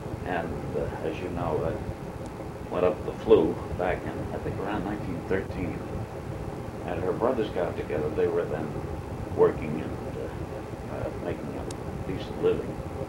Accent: Lakeville, Connecticut, United States; also born or lived in Montclair, New Jersey; No, I was born in Montclair, New Jersey, where when my father was working in New York and New Jersey, we had a home, but very soon came up here to Lakeville

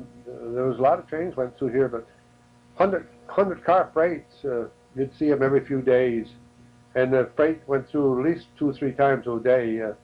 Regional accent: Lime Rock, Connecticut, United States; You see, when we were kids growing up in Lime Rock, my mother would go up to Bianchi store to buy the clothes for school.

